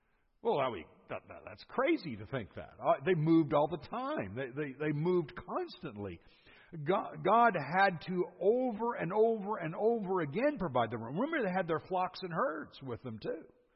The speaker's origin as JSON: {"language": "English", "region": "California", "country": "United States", "tie": "born or raised there", "said": "when I grew up and lived in California for just a short period of time, 48 years, and during that time did a bit of dirt bike riding out in the California desert"}